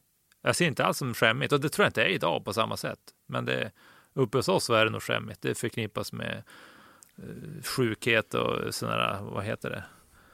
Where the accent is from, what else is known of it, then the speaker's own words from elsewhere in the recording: Norrland, Sweden; man kommer ner någon gång då och då som en norrlänning.